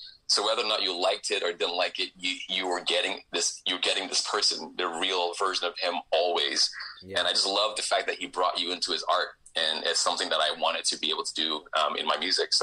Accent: Nigeria; So, I mean, I was born in Nigeria. I'm part Canadian. I have German blood. I grew up in a family as a Nigerian.

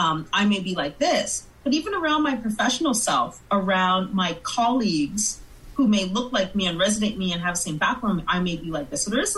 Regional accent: Montreal, Quebec, Canada; now in Greater Toronto Area, Canada; myself as a Black woman of Caribbean descent, born and raised in Montreal, now living in the GTA

